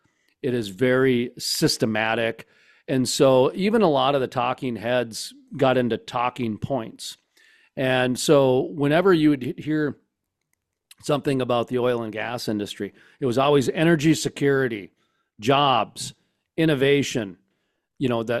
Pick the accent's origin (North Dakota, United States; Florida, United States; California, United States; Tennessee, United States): North Dakota, United States; Fargo; up in my neck of the nape here in Minnesota, I'm 45 minutes outside of Fargo. Of course, I grew up in Fargo.